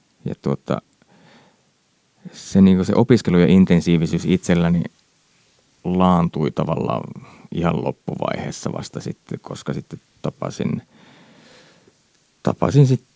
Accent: Imatra, South Karelia, Finland; Mä oon syntynyt vuonna 79 Imatralla.

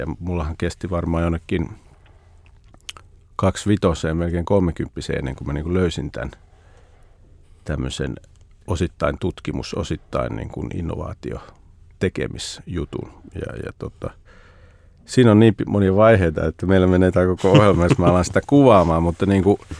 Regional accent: Siilinjärvi, North Savo, Finland; moved away as an adult; also born or lived in Lappeenranta; mä oon syntynyt siis Lappeenrannassa ja sitten me siirryttiin tuonne Savoon Siilinjärvelle niin kuin kouluajoiksi ja sitten mä sieltä lähdin heti taas sitten armeijaan ja opiskelemaan tuonne Helsinkiin

